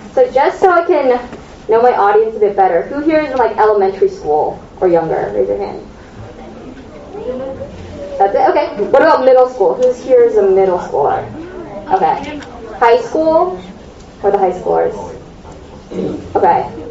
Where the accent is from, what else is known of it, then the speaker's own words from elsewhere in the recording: San Jose, California, United States; So I grew up in California basically for my whole life, in San Jose, Cupertino area, so like 20 minutes from here.